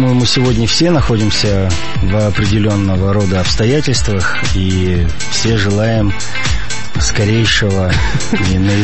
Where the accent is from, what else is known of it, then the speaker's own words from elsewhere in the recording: Perm, Perm Krai, Russia; now in Moscow, Russia; Я всегда с удовольствием и с гордостью рассказываю, что родился я в Перми, что я коренной пермяк. Несмотря на то, что 10 лет назад переехал в Москву, я всегда с огромным удовольствием и стараюсь как можно чаще сюда прилетать